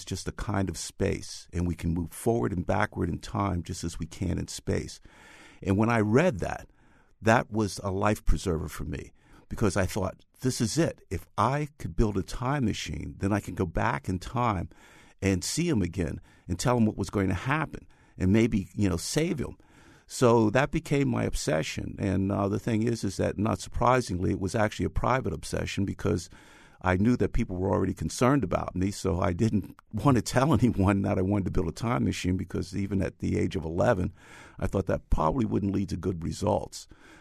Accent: New York City, New York, United States; I grew up in the Bronx, and this was from 1945 through 1955, when my father came back from the Second World War.

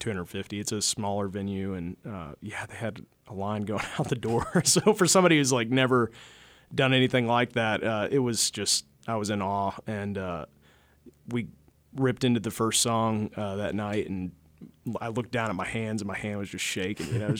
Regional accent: Fort Smith, Arkansas, United States; I've got some guys that are some of my good friends and some that I grew up with in Fort Smith, Arkansas.

